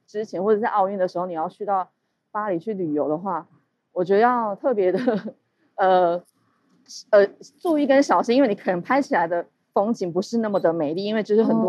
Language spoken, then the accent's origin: Chinese; Taiwan; 我不是日本人，我是台湾人这样子。